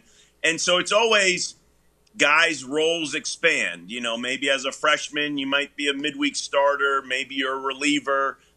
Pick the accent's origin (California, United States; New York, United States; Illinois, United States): New York, United States; we're both from New York